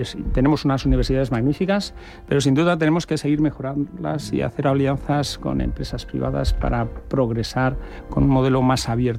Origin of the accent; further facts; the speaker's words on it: Segovia, Castile and León, Spain; born there; moved away as an adult; Yo nací en Segovia, aunque llevo aquí desde los 18 años, pero me siento segoviano y voy siempre que puedo a Segovia y a la granja muy cerca.